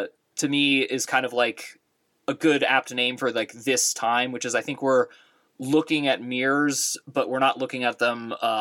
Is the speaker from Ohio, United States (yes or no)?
no; California, United States; also born or lived in New York; now in Phoenix, United States; But I am from the Bay Area of California. And now I live in Phoenix, Arizona.